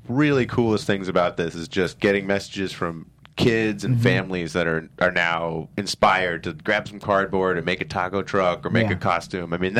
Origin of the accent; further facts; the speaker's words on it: Massachusetts, United States; I'm like being from Massachusetts and stuff, like everybody's got like fish on their wall